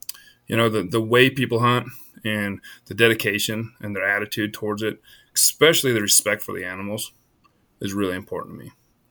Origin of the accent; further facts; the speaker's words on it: Iowa, United States; I'm actually I was born in Iowa, so I grew up in the heart of the whitetail hardwoods.